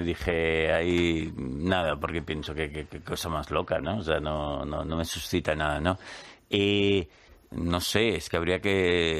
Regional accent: Barcelona, Catalonia, Spain; ya sabes que yo soy de Barcelona, sí.

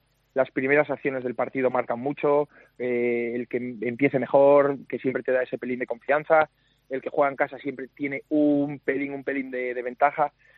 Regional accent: Asturias, Spain; al final somos asturianos

